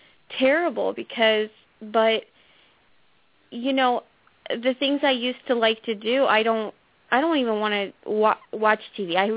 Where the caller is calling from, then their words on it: Iowa, United States; and I'm calling from Iowa.